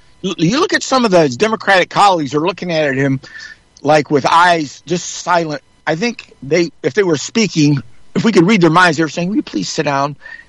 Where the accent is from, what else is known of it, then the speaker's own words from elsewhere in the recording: United States; But that said, I'm an American.